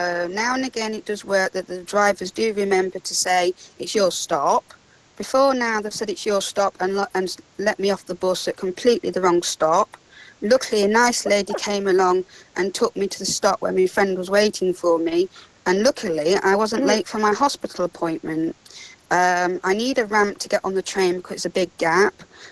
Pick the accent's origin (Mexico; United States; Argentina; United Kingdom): United Kingdom; East Midlands; Hello, I'm from Leicestershire. I actually live in a small village called Narborough.